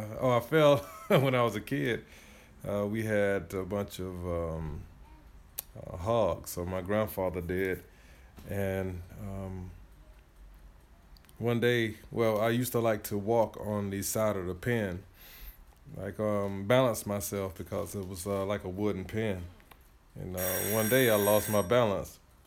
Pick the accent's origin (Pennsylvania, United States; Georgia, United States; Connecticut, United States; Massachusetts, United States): Georgia, United States; I am from Georgia.